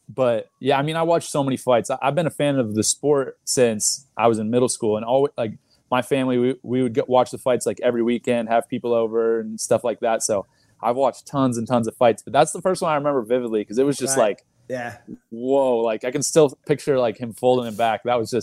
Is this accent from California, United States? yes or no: no; Texas, United States; You know, I'm from Texas, so I went to high school in Texas